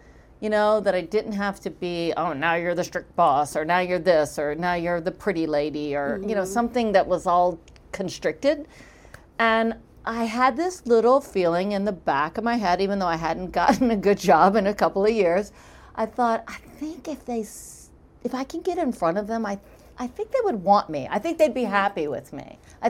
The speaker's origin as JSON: {"language": "English", "region": "Louisiana", "country": "United States", "said": "And being from Louisiana and being a Southerner and having people get that wrong so much, I didn't want to offend the people of Pittsburgh."}